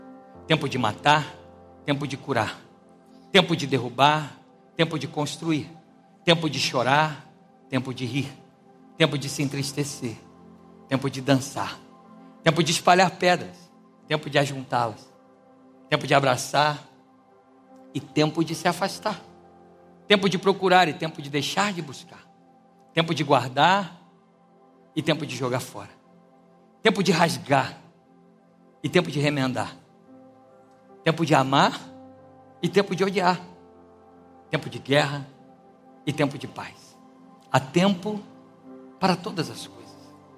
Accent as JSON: {"language": "Portuguese", "region": "Rio de Janeiro", "country": "Brazil", "said": "Aí eu como um bom carioca, irmãos, pequenino como sou"}